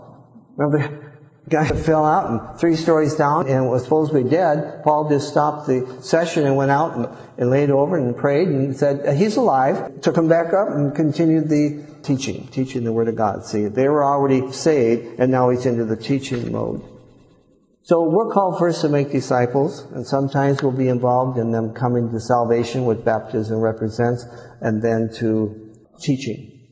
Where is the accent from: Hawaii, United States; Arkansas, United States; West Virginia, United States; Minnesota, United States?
Minnesota, United States; I didn't even get it where I grew up. I grew up in Minnesota. I was living in Florida.